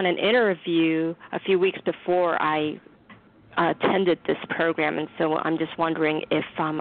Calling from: New York City, New York, United States; Yep, that's right. I'm calling from the Big Apple.

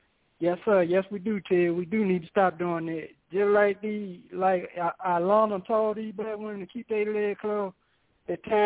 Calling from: Arkansas, United States; Good old Arkansas, man. Just got through feeding the chickens.

